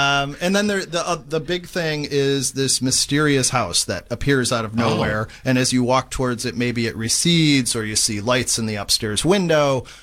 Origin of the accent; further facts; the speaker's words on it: Tinley Park, Illinois, United States; And I just happen to have grown up near it. I grew up in Tinley Park.